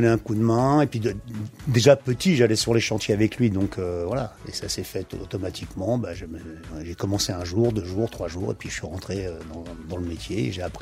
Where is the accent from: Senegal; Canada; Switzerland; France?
France; Paris, Île-de-France; born there; also born or lived in Italy; Je suis originaire d'Assise, mes parents. Je suis né à Paris, j'ai été à l'école française, je suis reparti en Italie, étudier prima media, seconda media. Je suis ensuite revenu en France, à l'école, au lycée italien à Paris.